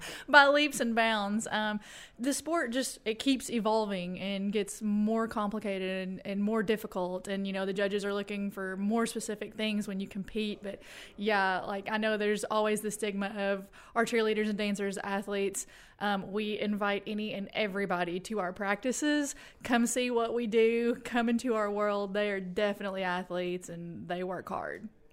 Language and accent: English; McMinnville, Tennessee, United States; I'm from McMinnville, Tennessee, and actually my dad went here, so I grew up knowing about Tech.